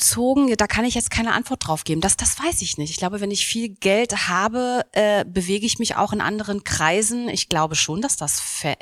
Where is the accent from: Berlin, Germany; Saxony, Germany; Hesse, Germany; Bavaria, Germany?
Berlin, Germany; Und ich komme ja aus Berlin.